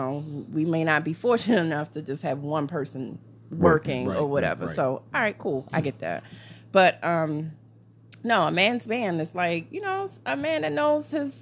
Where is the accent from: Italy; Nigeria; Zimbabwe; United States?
Nigeria; I'm Nigerian, so I was born into a very traditional like setting.